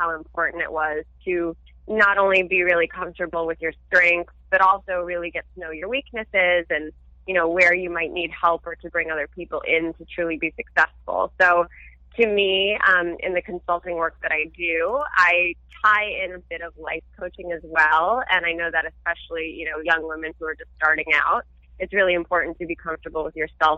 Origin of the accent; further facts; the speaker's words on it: Newton, Massachusetts, United States; So I grew up in Newton, Massachusetts, right outside of the city.